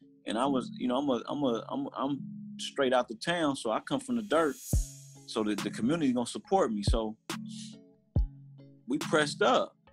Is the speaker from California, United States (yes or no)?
yes; Oakland, California, United States; Like where I come up in East Oakland, basically, you know what I'm saying? So. You know, I'm from Walnut, so on Walnut, a lot of legends come from Walnut.